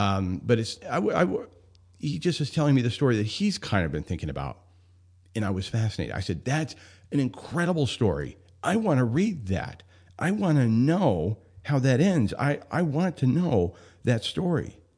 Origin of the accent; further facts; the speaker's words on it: Homer, Alaska, United States; We grew up in Homer.